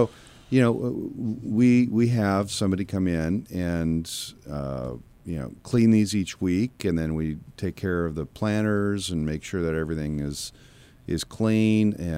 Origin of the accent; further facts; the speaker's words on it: Eugene, Oregon, United States; I grew up in Eugene, Oregon, beautiful city. It's a wonderful place. Of all of my high school friends that I'm still in touch with, none of us live in Eugene.